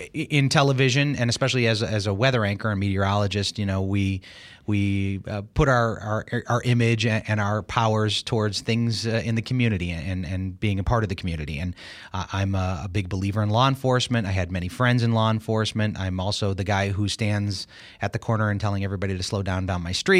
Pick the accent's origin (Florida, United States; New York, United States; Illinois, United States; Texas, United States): Illinois, United States; Chicago; I grew up in Chicago. Went to the University of Illinois.